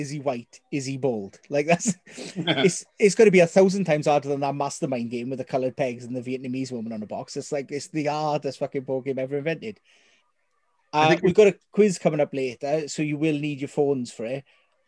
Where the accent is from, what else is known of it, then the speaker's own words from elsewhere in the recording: Wales, United Kingdom; But as a Welshman, you've got to be quite happy with the way the nationalities have fallen.